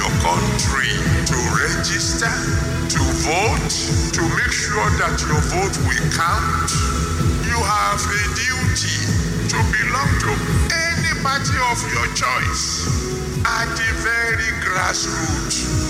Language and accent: English; Nigeria; as a Nigerian, every one of you, you are Nigerians.